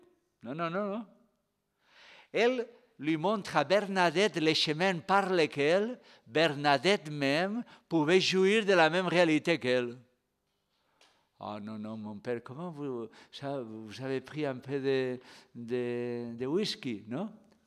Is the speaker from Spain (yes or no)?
yes; Spain; Mieux que moi, parce que je suis espagnol, non?